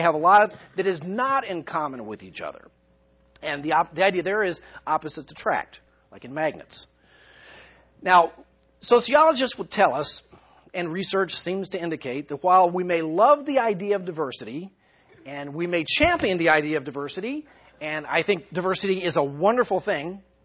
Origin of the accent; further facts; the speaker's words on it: United States; They know I'm American, so they didn't kiss me